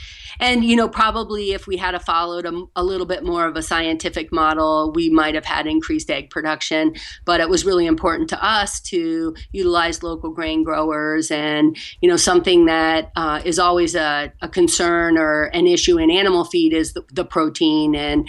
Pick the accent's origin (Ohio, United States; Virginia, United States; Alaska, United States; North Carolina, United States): Virginia, United States; No, I'm from Virginia. And when I was growing up, probably in about junior high, at the house I grew up in, we had a bunch of tomatoes, but that was about it.